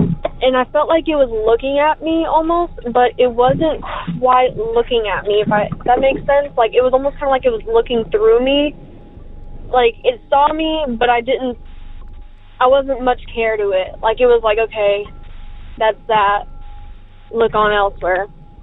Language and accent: English; United States; I grew up around Lake Texoma. Literally, my high school was about 3 to 5 minute drive from the actual lake itself. And so I grew up around there.